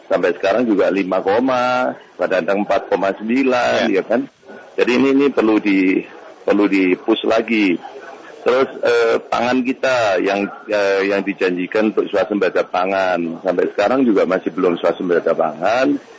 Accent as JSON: {"language": "Indonesian", "town": "Balikpapan", "region": "East Kalimantan", "country": "Indonesia", "tie": "born there", "said": "saya lahir di Balikpapan, sehingga saya betul-betul juga perhatian terhadap namanya Kalimantan Timur tuh."}